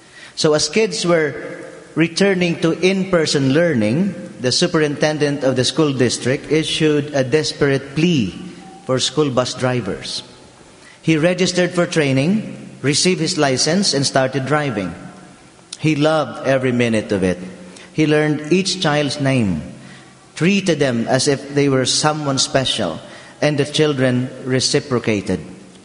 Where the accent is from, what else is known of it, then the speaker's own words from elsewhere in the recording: Philippines; And where I came from, in my home country in the Philippines, the yoke is made of wood fashioned by the farmer. I came from an agricultural family.